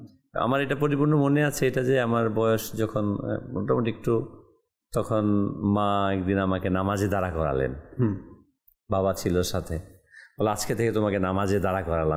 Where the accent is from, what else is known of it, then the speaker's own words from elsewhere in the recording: Munshiganj, Dhaka Division, Bangladesh; born there; আমার জন্মস্থান হচ্ছে মুন্সিগঞ্জ জেলা, মুন্সিগঞ্জ সদর পৌরসভা, 5 নম্বর ওয়ার্ড, পশ্চিম দেওভোগ, যেটাকে বিক্রমপুর বলা হয় সেটা মুন্সিগঞ্জ।